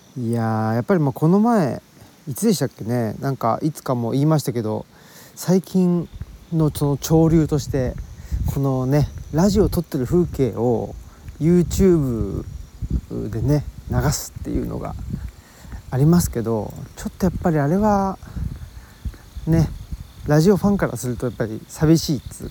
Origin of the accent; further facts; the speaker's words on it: Urawa, Saitama, Japan; 私関東人で埼玉県の浦和市っていうところで育ちまして